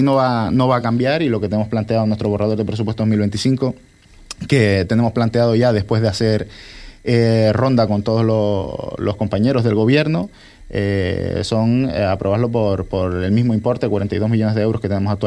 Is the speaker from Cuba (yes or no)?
no; El Cotillo, Canary Islands, Spain; Yo que soy del Cotillo